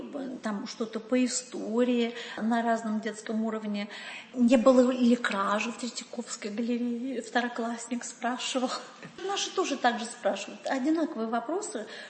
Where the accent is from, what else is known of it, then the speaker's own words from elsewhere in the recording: Russia; Я приехала с другой планеты. Я приехала из России.